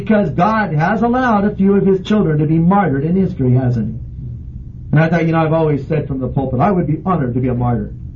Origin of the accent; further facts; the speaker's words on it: California, United States; I'm from Southern California.